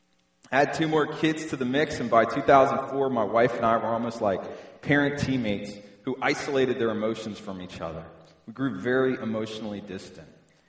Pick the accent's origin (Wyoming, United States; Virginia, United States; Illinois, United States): Virginia, United States; now in Dallas, United States; I was raised in Northern Virginia, and I've lived there most of my life, and I moved to Dallas in 2005.